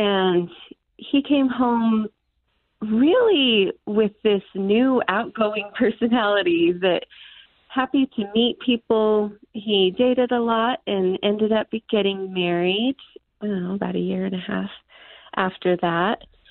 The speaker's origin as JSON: {"language": "English", "region": "Utah", "country": "United States", "tie": "born or raised there", "also_born_or_lived": "Philippines / Nebraska", "said": "I was born here in Utah, and then we moved to the Philippines, where my next sister and my brother Weston was born. And then we lived in Nebraska for a while"}